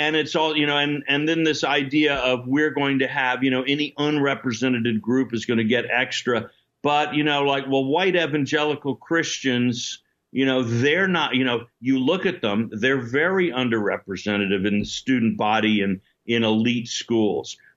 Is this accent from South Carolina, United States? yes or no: yes; South Carolina, United States; born there; And, you know, I was born in South Carolina in 1952. I know a thing or two about the white South.